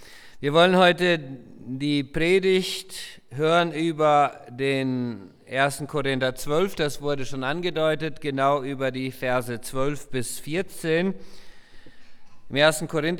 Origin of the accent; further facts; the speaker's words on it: Chaco, Paraguay; Ich bin in Südamerika aufgewachsen, Chaco von Paraguay, in einer plattdeutschsprachigen Mennonitensiedlung, wo meine Eltern schon aufgewachsen sind. Meine Großeltern sind dort damals aus Kanada eingewandert.